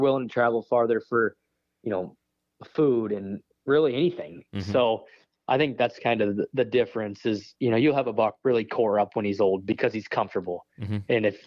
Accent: Iowa, United States; I grew up in Northeast Iowa.

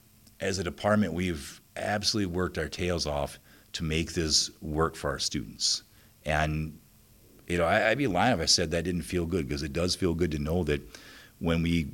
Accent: England, United Kingdom; As much as that pains me to admit as an English guy

